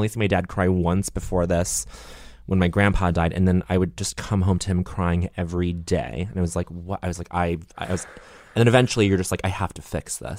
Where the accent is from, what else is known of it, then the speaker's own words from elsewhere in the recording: Denver, Colorado, United States; we grew up in Denver